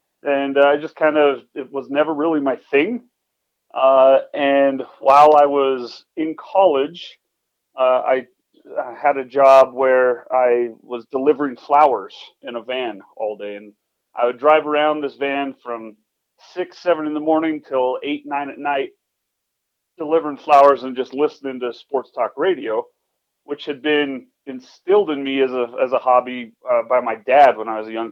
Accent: Layton, Utah, United States; So I guess I'm from Layton, or Layton, as we like to say, up in those parts. Love that area. Just recently moved back there with my wife and my baby.

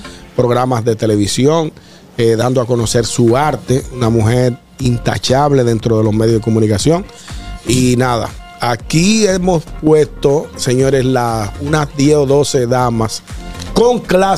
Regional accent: Dominican Republic; La dominicana más destacada.

